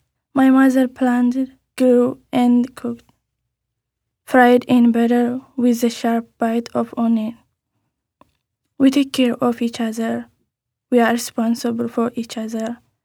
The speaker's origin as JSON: {"language": "English", "country": "Ethiopia", "said": "I'm from Ethiopia."}